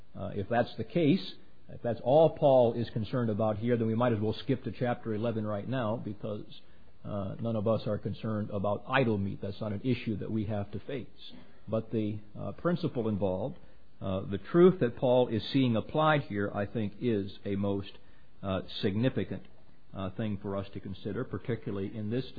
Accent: United States; because I am an American Christian, and I live under the Constitution of the United States

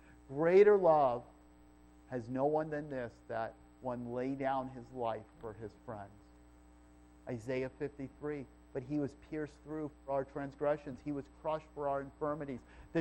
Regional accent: New York, United States; I'm from New York. The one word I can't fix when I speak. I'm so sorry. Draw. But I can't get rid of that. I've worked very hard on my accent.

